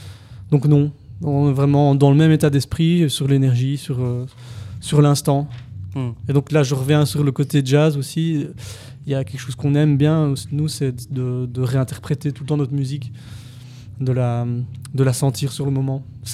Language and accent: French; Liège, Wallonia, Belgium; Alors Liège, donc on vient de Liège, hein. C'est une ville en Belgique qui est assez petite, et on se connaît tous.